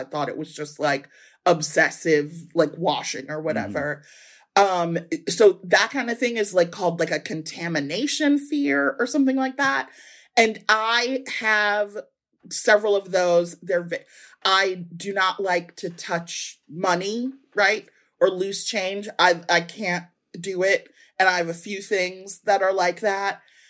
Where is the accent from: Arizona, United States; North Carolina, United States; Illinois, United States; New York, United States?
Illinois, United States; Chicago; now in Michigan, United States; I live in Michigan. I'm from Chicago